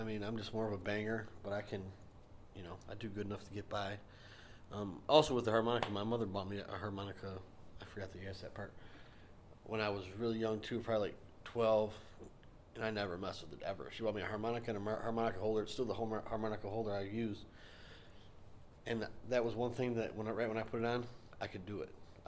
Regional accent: River Rouge, Michigan, United States; So, but we grew up in River Rouge.

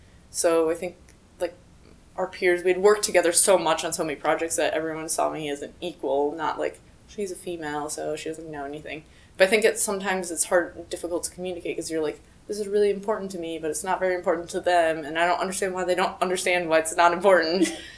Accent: Midwest, United States; So, growing up in the Midwest, I think the East and West Coast cultures are much different

